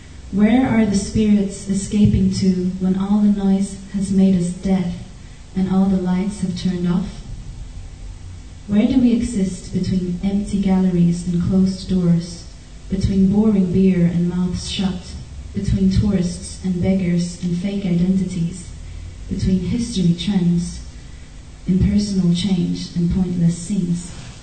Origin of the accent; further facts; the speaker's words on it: Sweden; now in Berlin, Germany; just information about me is I'm from Sweden, but I live in Berlin.